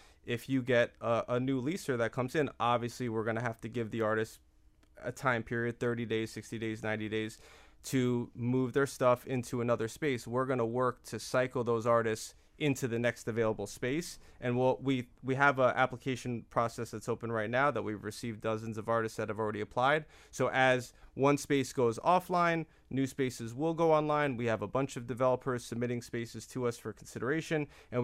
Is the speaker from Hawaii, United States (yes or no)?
no; Florida, United States; I'm from Broward County, born and raised. I started Choose 954 as a social movement to cultivate arts and culture in Broward.